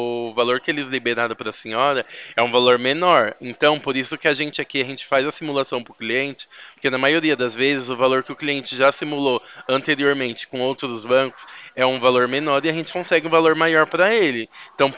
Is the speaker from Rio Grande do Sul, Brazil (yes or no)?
no; São Paulo, Brazil; Não, eu não sou de Três Lagoas, eu sou do interior de São Paulo.